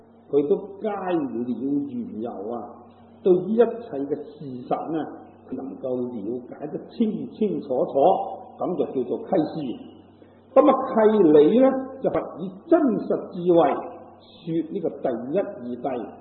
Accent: Guangdong, China; 就算我哋广东人嚟讲啦，咁啊，亦都有好多嗰啲乡音啦唔同嘅

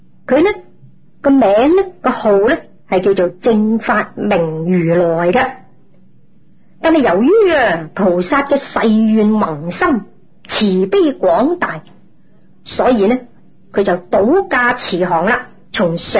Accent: China; 已经普遍深刻在我们中国人

